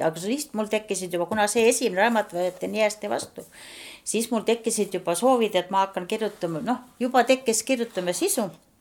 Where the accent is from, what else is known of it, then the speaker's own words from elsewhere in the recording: Saare County, Estonia; also born or lived in Muhu; mina sündisin Muhu haiglas Viirakülas. Ja pandegi mind viima uhulaseks, aga tegelikult olen ma ikkagi saarlane eluaeg olnud ja Saaremaal sündin, noh, elanud ka tegelikult